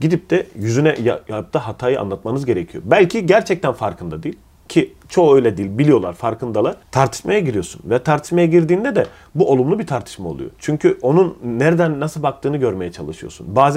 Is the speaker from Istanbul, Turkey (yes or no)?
no; Adana, Turkey; Biz Adana'da büyüdük ve Adana Çukurova inanılmaz derecede büyük bir vatan sevgisiyle yoğrulan bir memlekettir.